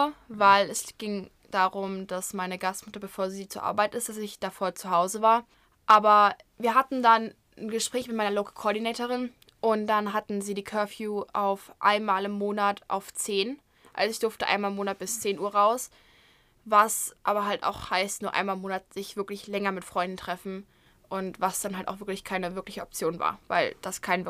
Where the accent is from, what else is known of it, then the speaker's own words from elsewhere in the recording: Mannheim, Baden-Württemberg, Germany; now in United States; bin 16 und wohne in Mannheim, das ist in Baden-Württemberg. Ich wohne auch hier in Missouri